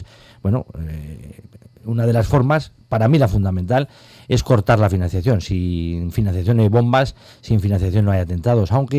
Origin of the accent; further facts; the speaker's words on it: La Rioja, Spain; yo, que soy español, que me he criado aquí en La Rioja